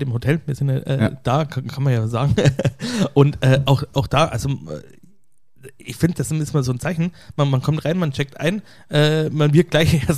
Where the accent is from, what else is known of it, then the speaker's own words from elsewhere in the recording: Ingolstadt, Bavaria, Germany; Also ich komme ja aus dem Raum Ingolstadt und bei uns, ich habe immer das Gefühl, ist dieser finanzielle Aspekt ein sehr wichtiger Faktor, wahrscheinlich ähnlich wie in München.